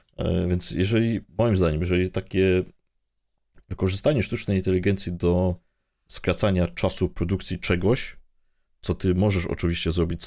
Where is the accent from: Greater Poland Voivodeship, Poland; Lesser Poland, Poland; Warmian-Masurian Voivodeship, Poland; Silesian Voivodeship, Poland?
Silesian Voivodeship, Poland; on mówi, że oni tam nad polskie morze, jestem ze Śląska, jechali 8 godzin